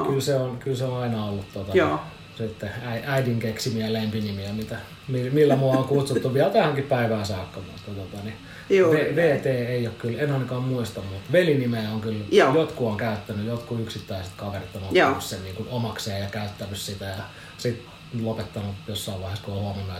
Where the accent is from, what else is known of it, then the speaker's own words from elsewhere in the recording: Espoo, Uusimaa, Finland; now in Helsinki, Finland; Espoosta alun perin, mutta on nyt sanotaanko muutaman vuoden päästä, niin asunut kyllä jo pidempään sitten Helsingissä kuin Espoossa.